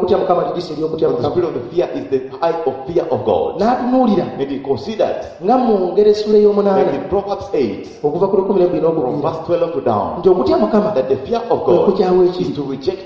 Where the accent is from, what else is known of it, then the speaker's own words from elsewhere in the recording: England, United Kingdom; now in Uganda; And me, I'm an Englishman.